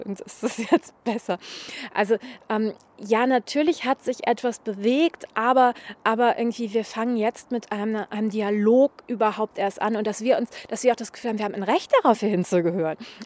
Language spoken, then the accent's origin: German; Düsseldorf, North Rhine-Westphalia, Germany; ich hätte niemals sagen können, ah, ich komme aus Oberbilk. Inzwischen kann ich